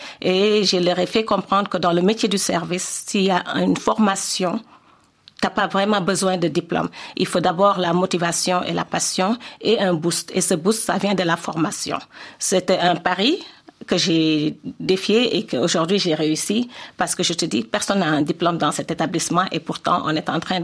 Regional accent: Dakar, Senegal; moved away as an adult; also born or lived in United States; Mon parcours, je suis née, j'ai grandi à Dakar. Après, je suis allée aux États-Unis pour les études.

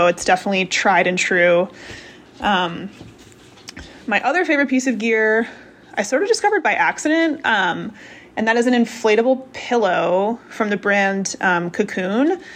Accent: East Coast, United States; I'm from the East Coast and always hikes in a tank top, including on the AT long trail. But out west, the sun is just like a different ball game.

